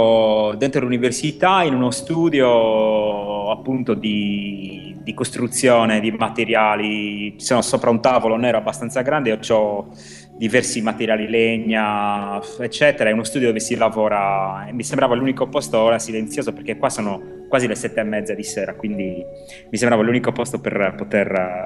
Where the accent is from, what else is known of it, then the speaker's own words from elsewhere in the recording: Sardinia, Italy; moved away as an adult; da quando ho 18 anni, praticamente mi sono trasferito dalla Sardegna e ho iniziato così a viaggiare.